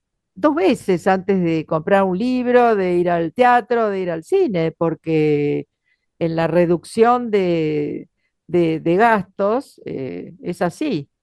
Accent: Argentina; para lo que somos culturalmente los argentinos

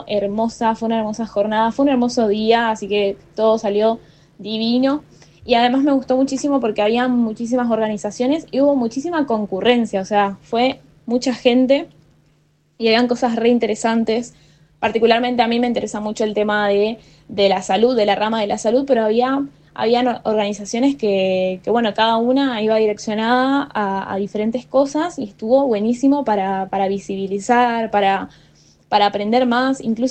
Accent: Misiones, Argentina; soy de Misiones, estudio actualmente medicina

